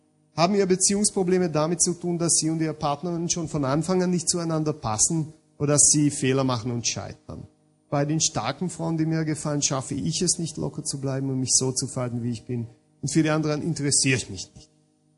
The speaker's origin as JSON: {"language": "German", "country": "Hungary", "said": "ich komme aus Ungarn, zum Teil aus einer österreichisch-ungarischen Familie, aber lebe doch in Ungarn."}